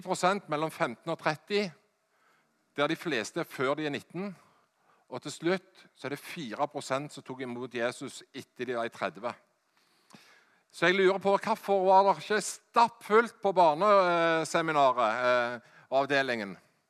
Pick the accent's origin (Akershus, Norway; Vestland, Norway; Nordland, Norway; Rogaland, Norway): Rogaland, Norway; Hjelmeland; Jeg er fra Hjelmeland i Ryfylke.